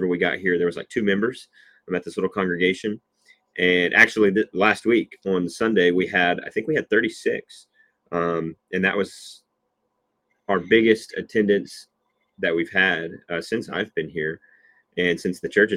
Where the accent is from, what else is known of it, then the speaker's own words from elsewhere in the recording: Oklahoma City, Oklahoma, United States; I grew up in Oklahoma City, or Oklahoma City, Moore area.